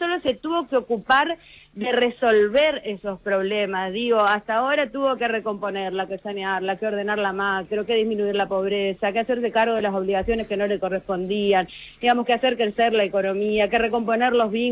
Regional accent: Argentina; tenemos que, o sea, como argentino, porque si no vamos a justificar todo

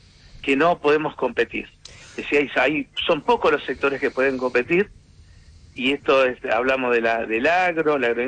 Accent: Argentina; como argentinos, todos tenemos que pensar

